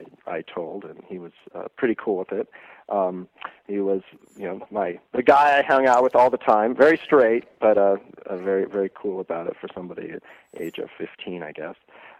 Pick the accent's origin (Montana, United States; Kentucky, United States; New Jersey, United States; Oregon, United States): Montana, United States; Missoula; born there; I was born in Missoula, Montana.